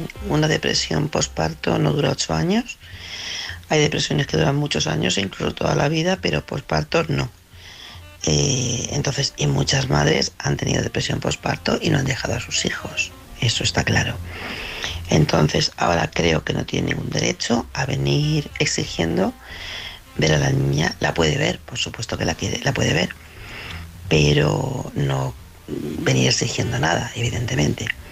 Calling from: Madrid, Community of Madrid, Spain; de Madrid.

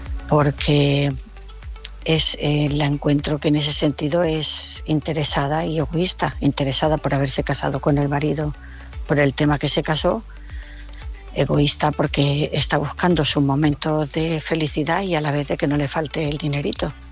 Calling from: Masquefa, Catalonia, Spain; de Masquefa

